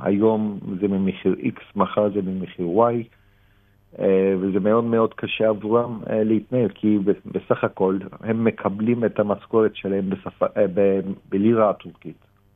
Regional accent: Turkey; now in Israel; אני מן הסתם נולדתי שם, כן. גדלתי שם.

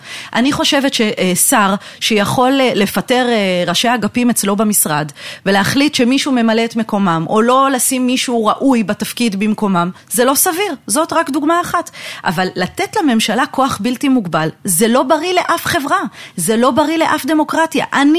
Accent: Jerusalem, Jerusalem District, Israel; הורים, משני קצוות העולם, אמא אמריקאית, אבא עיראקי, אפס פרוטקציות, אפס קשרים, שום דבר, משפחה נורמלית, ממוצעת, רגילה, גדלתי בירושלים.

